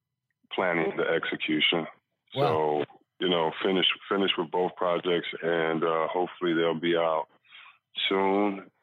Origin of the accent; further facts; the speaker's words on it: Detroit, Michigan, United States; it's going to be fun to tell the perspective of growing up in Detroit